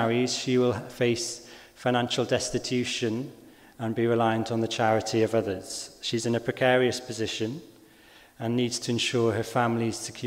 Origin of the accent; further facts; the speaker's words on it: Swansea, Wales, United Kingdom; also born or lived in Wrexham; now in Cardiff, United Kingdom; I'm from Swansea originally, and my wife Sarah's from Shropshire. We lived in Swansea for the first couple of years of our marriage before moving to Wrexham in North Wales